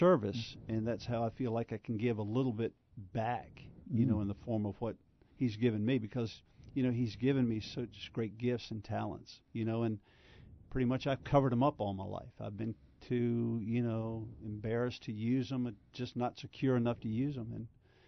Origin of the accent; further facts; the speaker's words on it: Virginia, United States; Jeff, I grew up in Madison County, grew up in the church, and pretty much came to Charlottesville to play football